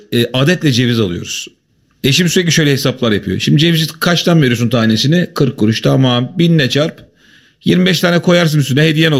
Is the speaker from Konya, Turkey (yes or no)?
no; Kahramanmaraş, Turkey; Ben kendim Kahramanmaraşlıyım ama eşim de Maraşlı.